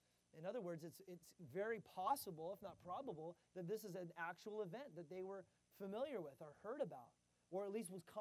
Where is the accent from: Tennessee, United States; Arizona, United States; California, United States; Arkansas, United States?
California, United States; But I'm from California. Okay, that's wilderness.